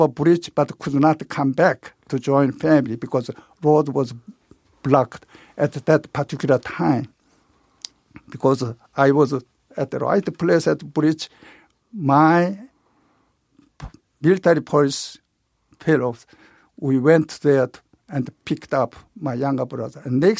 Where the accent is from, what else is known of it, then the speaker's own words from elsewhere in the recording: North Korea; And I couldn't tell initially I am from North Korea because the military, American thought all North Koreans are communist.